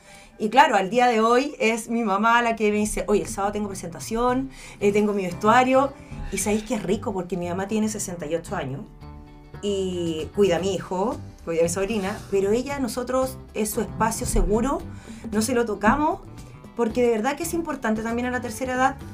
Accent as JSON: {"language": "Spanish", "town": "Paine", "region": "Santiago Metropolitan Region", "country": "Chile", "said": "Y soy orgullosa de ir de Paine, claro. Me encanta."}